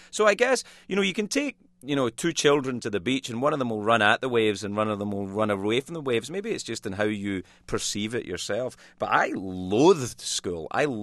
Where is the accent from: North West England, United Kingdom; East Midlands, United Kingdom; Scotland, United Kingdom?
Scotland, United Kingdom; Glasgow; I'm from Glasgow.